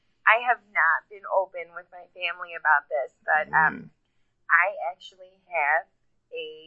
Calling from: Buffalo, New York, United States; I'm from Buffalo, New York.

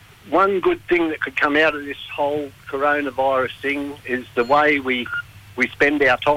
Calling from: Manunda, Queensland, Australia

